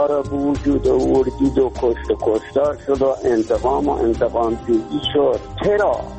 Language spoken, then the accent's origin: Persian; Iran; من هیچ ایرانی هستم، خودم هم انقلاب کردم.